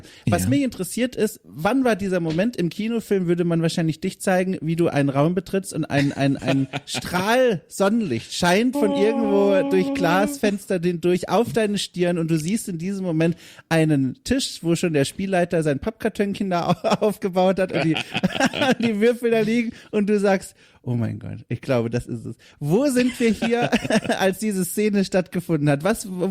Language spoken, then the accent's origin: German; Hesse, Germany; now in Hamburg, Germany; ich komme übrigens auch aus dem Rhein-Main-Gebiet, aus einem ganz kleinen Dörfchen, so knapp 7, oh Gott, ich bin froh mittlerweile in Hamburg zu leben